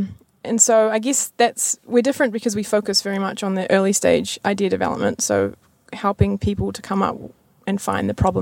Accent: Kerikeri, Northland, New Zealand; moved away as an adult; now in Auckland, New Zealand; No, I'm originally from Kirikiri, which is 3 hours north.

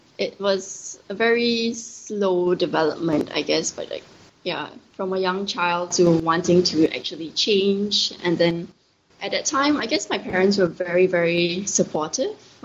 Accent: Malaysia

